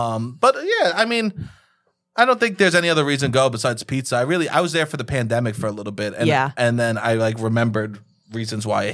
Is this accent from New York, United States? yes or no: yes; Staten Island, New York, United States; I'm from Staten Island. It's a matriarchy.